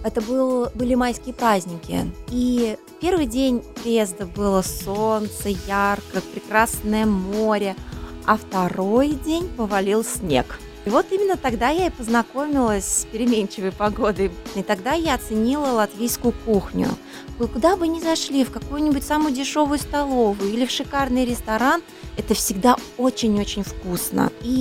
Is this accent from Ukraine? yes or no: no; Russia; moved away as an adult; now in Riga, Latvia; Мне 38 лет. Я приехала из России уже 7 или 8 лет назад